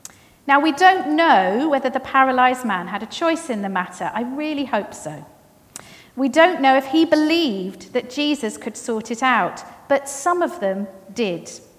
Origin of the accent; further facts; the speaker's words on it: Fleet, South East England, United Kingdom; I come from Fleet, so a little way up the M3 from you.